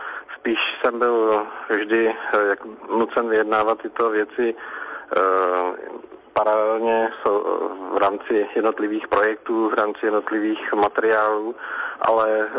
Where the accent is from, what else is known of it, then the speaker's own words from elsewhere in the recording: Šumava, Czechia; protože jsem Šumavák